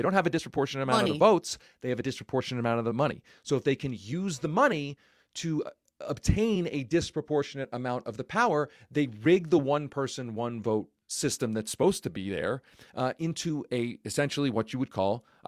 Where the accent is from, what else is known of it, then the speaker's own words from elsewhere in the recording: Pennsylvania, United States; Look, I grew up in Pennsylvania.